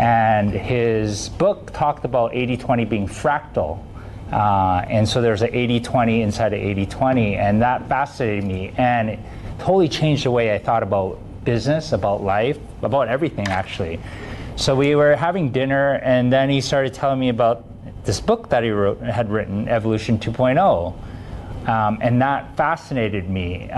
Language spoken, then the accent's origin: English; Vancouver, British Columbia, Canada; I'm from Vancouver, Canada, and I flew in for this occasion